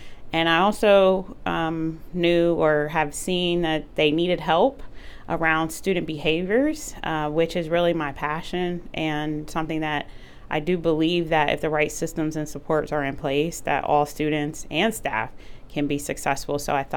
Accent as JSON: {"language": "English", "town": "Columbus", "region": "Ohio", "country": "United States", "tie": "born or raised there", "also_born_or_lived": "Stamford, Connecticut", "lives_now": "Marion, United States", "said": "Yeah, I'm actually born and raised in Columbus, Ohio. Lived there for 40 years, and then I did move to Stamford, Connecticut, which is where I was an assistant superintendent before coming here."}